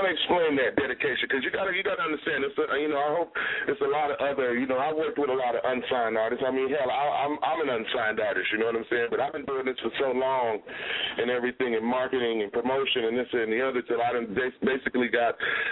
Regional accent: Detroit, Michigan, United States; I was born and raised in Detroit, and I know how hard it is coming out of the D

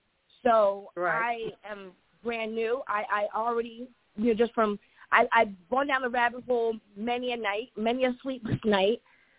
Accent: New Jersey, United States; but I'm from New Jersey. And here in New Jersey, they do not acknowledge common law.

